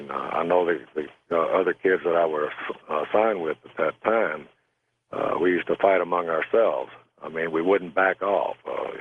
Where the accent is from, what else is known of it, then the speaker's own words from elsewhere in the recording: Dallas, Texas, United States; I was raised in Dallas, Texas.